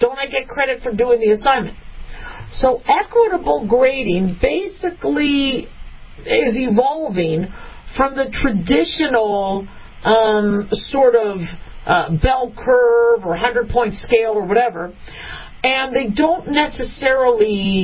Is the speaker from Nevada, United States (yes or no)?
yes; Las Vegas, Nevada, United States; I'm from Las Vegas.